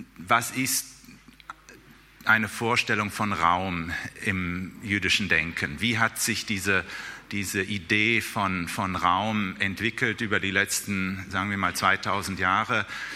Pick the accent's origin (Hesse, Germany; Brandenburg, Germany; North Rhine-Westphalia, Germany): North Rhine-Westphalia, Germany; Cologne; Ich komme aus Köln, das ist dann ein leicht patriotisches Bild.